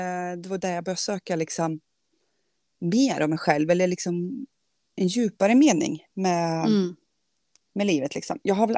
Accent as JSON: {"language": "Swedish", "town": "Karlstad", "region": "Värmland", "country": "Sweden", "said": "Jag kommer från Karlstad, jag är 42 år gammal. Jag bor och lever här tillsammans med mina två barn."}